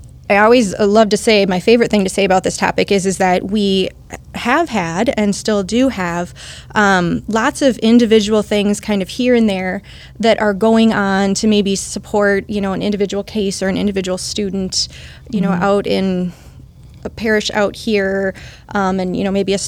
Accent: Burnsville, Minnesota, United States; Yeah. So I'm from the Twin Cities. I was born and raised in Burnsville.

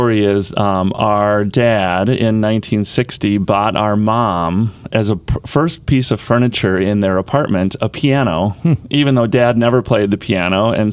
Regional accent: New Prague, Minnesota, United States; Well, as we were talking earlier, we grew up in New Prague.

